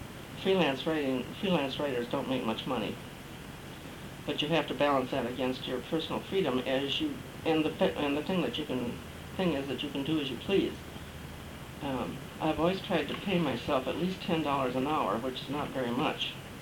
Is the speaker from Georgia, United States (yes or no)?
no; International Falls, Minnesota, United States; born there; Well, I was born in International Falls